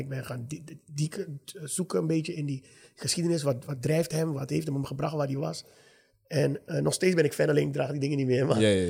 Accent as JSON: {"language": "Dutch", "country": "Suriname", "tie": "born or raised there", "said": "En omdat ik groeide op in Suriname en er was niet zo heel veel nog."}